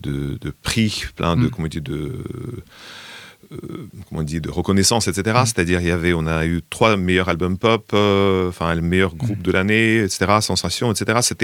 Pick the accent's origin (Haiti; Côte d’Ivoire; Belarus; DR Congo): Belarus; moved away as an adult; now in Le Havre, France; je suis musicien, je suis chanteur, auteur-compositeur, artiste biélorusse. Je viens de Biélorussie. Là, après les événements 2020-2021, j'ai pris la décision de partir et je me suis installé en France, au Havre.